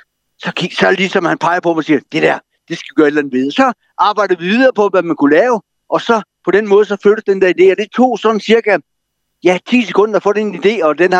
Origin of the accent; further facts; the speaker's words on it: Jutland, Denmark; altså, jeg er jo jyde, men jeg arbejdede på Fyn på det her tidspunkt